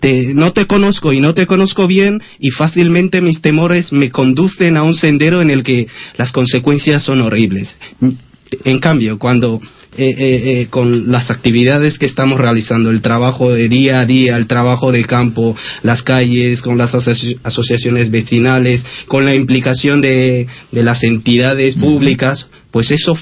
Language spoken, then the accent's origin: Spanish; Equatorial Guinea; De Guinea Ecuatorial.